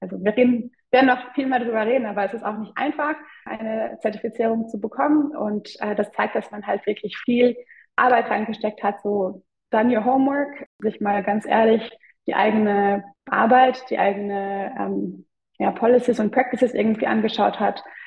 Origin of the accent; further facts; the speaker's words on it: Luxembourg; born there; Ich bin geborene Luxemburgerin, aber große Weltbummlerin